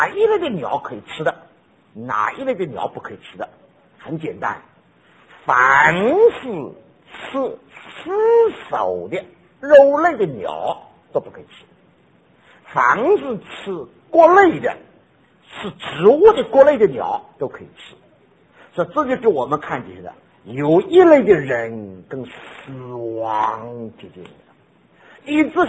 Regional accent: Jiangsu-Zhejiang, China; now in United States; 鳗鱼香的是我们江浙人非常喜欢吃的。哎呀，在美国就吃不到个鳗鱼香的

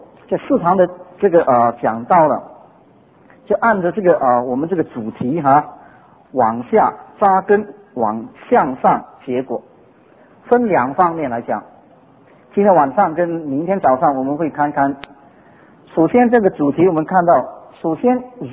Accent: Hong Kong; born there; Chinese is a second language; moved away as an adult; 我在香港呢出生哈，不要讲什么时候了，反正是很久了。

